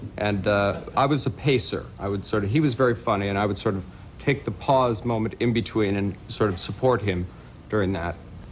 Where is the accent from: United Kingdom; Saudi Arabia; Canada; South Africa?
Canada; now in New York City, United States; I'm from Canada originally, yeah. And so I'm used to snow.